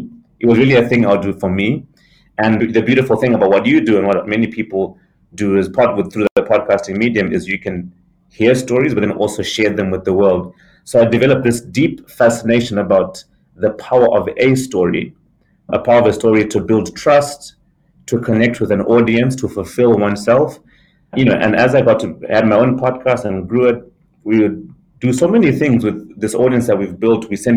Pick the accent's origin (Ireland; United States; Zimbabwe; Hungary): Zimbabwe; so I come from Zimbabwe